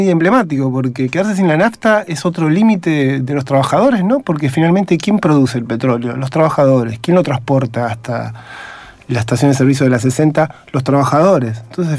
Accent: Tigre, Buenos Aires Province, Argentina; Yo soy de Zona Norte y de Tigre

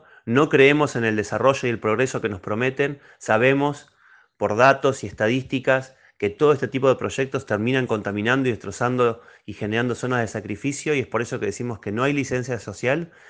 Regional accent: Las Grutas, Río Negro, Argentina; soy de Las Grutas, Río Negro

